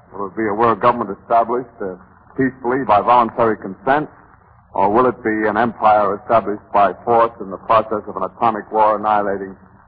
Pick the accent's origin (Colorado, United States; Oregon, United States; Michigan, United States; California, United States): Michigan, United States; Ishpeming; born there; I was born in Michigan. Ishpeming, Michigan.